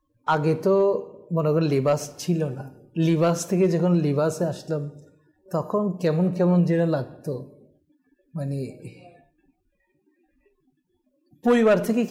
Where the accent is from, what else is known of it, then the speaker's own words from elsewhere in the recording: Rangunia, Chittagong Division, Bangladesh; তারপর আমাদের বাড়ি তো রাঙ্গুনিয়াতে, তো গড়ের মধ্যে এসে অনেকে বলে যে আপনার ছেলেকে আজকে দেখেছি